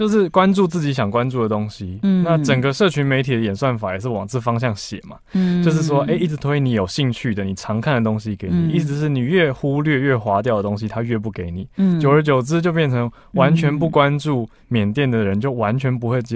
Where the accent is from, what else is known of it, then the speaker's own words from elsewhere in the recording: Taiwan; 虽然是在台湾土生土长啦